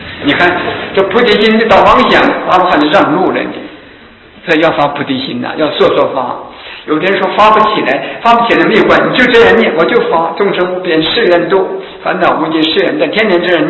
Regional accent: China; 你看我们中国人呢，主张啊，格物致知、诚意正心、修身齐家治国平天下

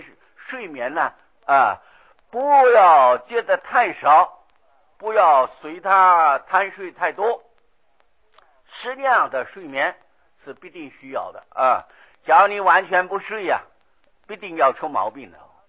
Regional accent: China; 那么普通一般人在我们中国人的习惯是吃三餐了啊。

